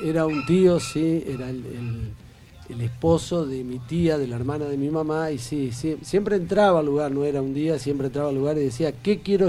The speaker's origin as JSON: {"language": "Spanish", "town": "Urdinarrain", "region": "Entre Ríos", "country": "Argentina", "tie": "born or raised there", "said": "mi infancia fue en Urdinarrain, un pueblo del sur allá, una ciudad del sur de Entre Ríos, cerca de Gualeguaychú"}